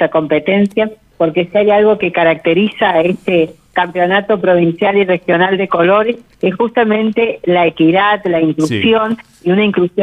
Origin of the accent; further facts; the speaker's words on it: San Luis, Argentina; que tantas veces salimos los corredores de acá de San Luis a otras provincias, sí, a invitar a que vengan y conozcan nuestra provincia, nuestra ciudad